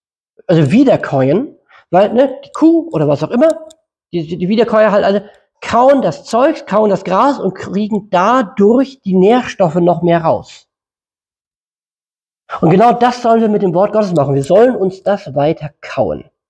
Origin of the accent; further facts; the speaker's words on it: North Germany, Germany; now in South Germany; bei uns im Norden nennt man das die PQ-Formel, hier unten im Süden nennt man es die Mitternachtsformel